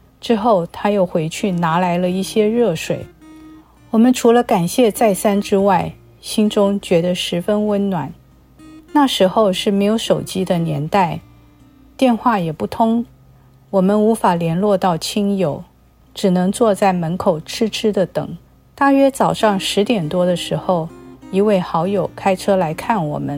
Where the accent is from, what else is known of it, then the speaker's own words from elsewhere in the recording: Taiwan; 虽然从小在台湾也偶尔会有地震